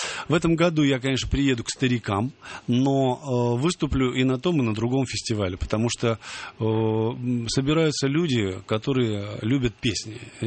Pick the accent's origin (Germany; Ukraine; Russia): Russia; Chelyabinsk, Chelyabinsk Oblast; moved away as an adult; Челябинск — это заповедник просто. Заповедник детства, юности. Я до 30 лет там жил.